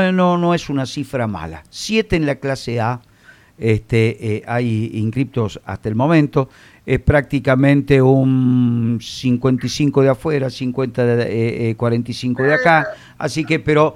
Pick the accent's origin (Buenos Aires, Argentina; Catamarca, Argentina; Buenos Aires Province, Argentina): Catamarca, Argentina; Yo vengo de Catamarca.